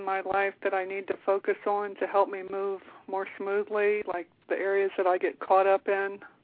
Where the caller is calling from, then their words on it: Maryland, United States; Maryland.